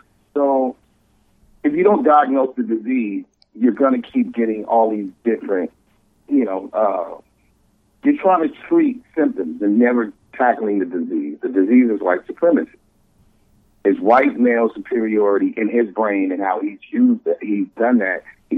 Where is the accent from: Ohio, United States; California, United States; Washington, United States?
California, United States; Los Angeles; I'm from L.A. There's a certain subculture that makes me my character just from being born in L.A. and not in Atlanta or in New York.